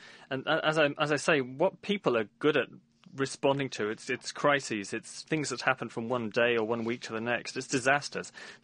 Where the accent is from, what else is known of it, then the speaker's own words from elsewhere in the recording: Peru; I grew up in Peru, and my father was working there as a geologist in the early 1980s.